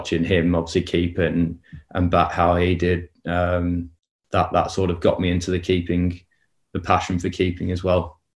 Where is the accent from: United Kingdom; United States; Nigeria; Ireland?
United Kingdom; England; born there; moved away; I was born in England, so I'm English.